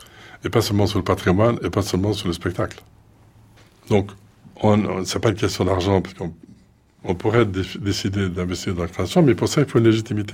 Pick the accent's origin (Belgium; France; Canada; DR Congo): Belgium; Alors, en tant que Belge, je vous disais